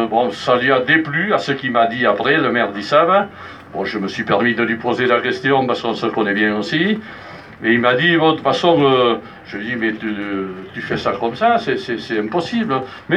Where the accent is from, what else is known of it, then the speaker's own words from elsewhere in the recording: Arette, Nouvelle-Aquitaine, France; lors de la fête patronale du village d'Arrette, d'où je viens